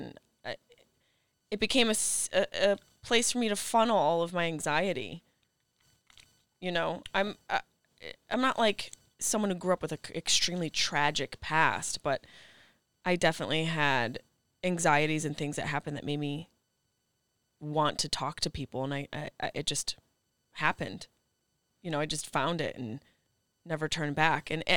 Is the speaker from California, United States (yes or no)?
no; Syracuse, New York, United States; but I grew up in Syracuse, New York. There wasn't a huge art culture there.